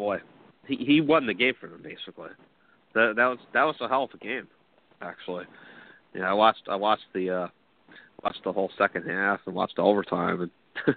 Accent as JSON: {"language": "English", "town": "Staten Island", "region": "New York", "country": "United States", "said": "I'm from Staten Island, and I'm pretty close to the Outer Bridge."}